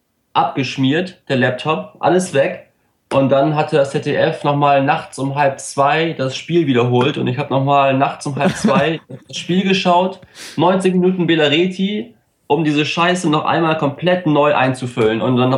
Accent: Bremen, Germany; es ist einfach schön zu sehen als Bremer auch

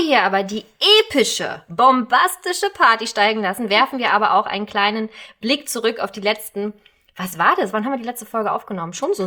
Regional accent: Berlin, Germany; born there; wir sind ja beide gebürtige Berliner.

